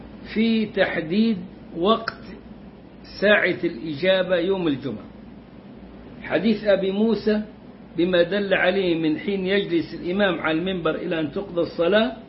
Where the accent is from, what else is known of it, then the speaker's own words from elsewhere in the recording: Egypt; زي المقامات بتاعت الأولياء عندنا في مصر بيعبد من دون الله